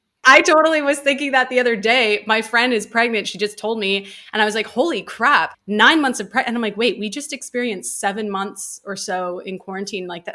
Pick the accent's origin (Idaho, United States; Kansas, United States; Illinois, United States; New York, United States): New York, United States; New York City; I grew up in Midtown Manhattan. So like basically right by the Bloomingdale's, like it's in City Corp. It's not an exciting part of Manhattan. It's actually mostly office buildings. So it's definitely a weird place to grow up.